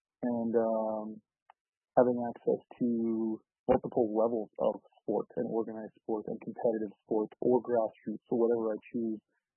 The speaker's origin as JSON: {"language": "English", "town": "Winnipeg", "region": "Manitoba", "country": "Canada", "tie": "born or raised there", "said": "being a very urbanized person, growing up in Winnipeg in the big city, kind of having all resources here, being a member of Red River Métis Nation, but identifying kind of with my heritage later in life"}